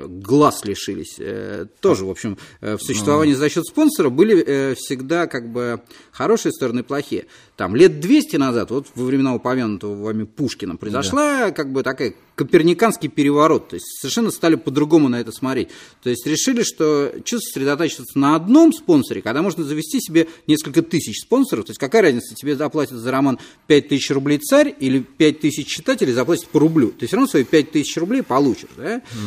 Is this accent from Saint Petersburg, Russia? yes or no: yes; Saint Petersburg, Russia; вот мы, петербуржцы, мы живем, в общем, в мало приспособленных для жизни условиях